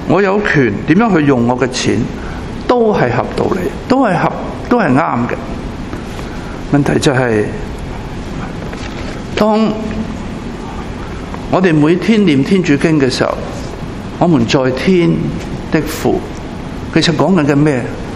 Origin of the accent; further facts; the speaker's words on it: Hong Kong; 我们香港人经常讲没什么，没免费午餐的嘛